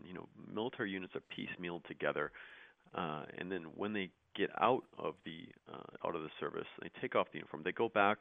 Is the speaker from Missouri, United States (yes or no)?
no; Chicago, Illinois, United States; also born or lived in Evanston; So I grew up in Chicago. I was born in Evanston, so not far away, a state over from here.